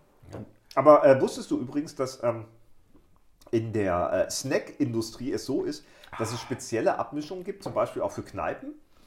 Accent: Kassel, Hesse, Germany; in meiner Heimatstadt der KSV, der legendäre Torwart des KSV in Kassel

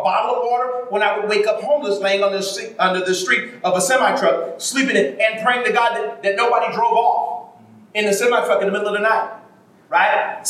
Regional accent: Michigan, United States; now in California, United States; I came here from Michigan native, and I didn't know California was so expensive.

